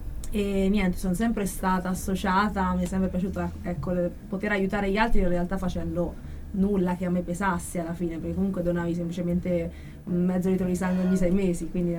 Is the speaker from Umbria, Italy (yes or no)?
yes; Perugia, Umbria, Italy; Sono di Perugia.